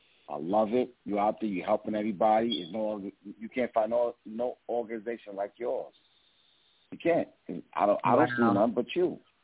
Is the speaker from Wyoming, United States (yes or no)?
no; Queens, New York, United States; I'm from Queens, New York.